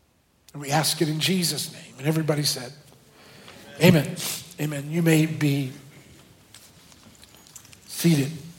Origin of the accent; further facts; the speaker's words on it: Seattle, Washington, United States; I grew up with David in Seattle. We grew up 20 miles apart